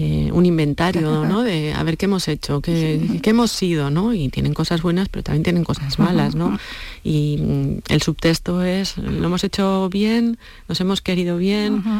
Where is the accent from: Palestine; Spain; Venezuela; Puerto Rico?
Spain; Errenteria, Basque Country; Yo soy de Rentería y allí tuvo, bueno, pues hicieron grandísimas cosas, ¿no?